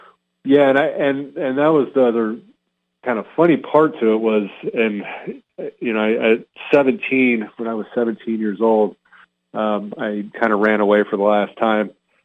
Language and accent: English; California, United States; also born or lived in Pennsylvania; And I was born in Southern California, Montebello. We lived in Hacienda Heights. And then when I was like in fourth grade, we moved to Northern California. We were there for 1 year. Then we moved to Pennsylvania.